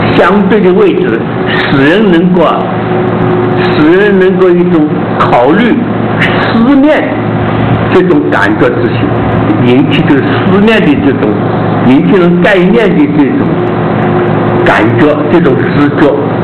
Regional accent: Taiwan; 就是拿我们台湾人的话讲，爱现自己

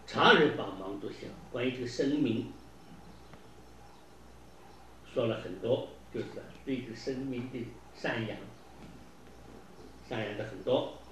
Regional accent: China; 我们中国人喊人不大叫名字的，都有别的称呼。

